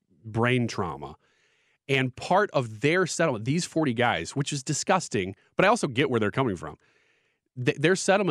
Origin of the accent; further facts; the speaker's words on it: Illinois, United States; I'm not from St. Louis City. I'm from Illinois. I'm not even from the same state.